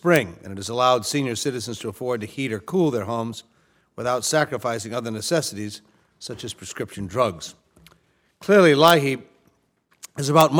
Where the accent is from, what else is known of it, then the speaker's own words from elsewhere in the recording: Connecticut, United States; Again, in my home state, Connecticut offers, I think, a good example of what's going on.